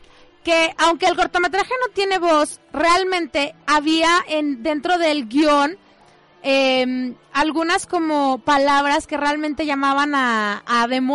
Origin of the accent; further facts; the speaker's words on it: Ciudad Valles, San Luis Potosí, Mexico; nosotras somos de Valles y ella se vino de vacaciones